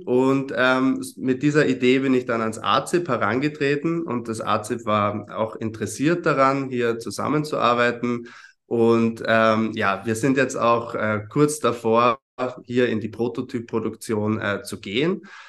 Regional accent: Graz, Styria, Austria; moved away as an adult; also born or lived in Portugal; ich komme ursprünglich aus Graz, habe dort Biologie studiert und bin dann nach Portugal gezogen, um meinem Kindheitstraum der Meeresbiologie nachzugehen.

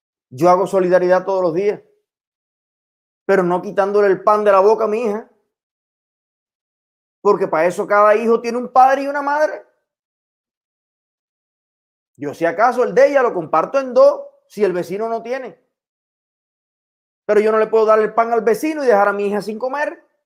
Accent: Puerto Padre, Las Tunas, Cuba; born there; Vamos a centrarnos en el Yarey, donde yo nací, o en Puerto Padre.

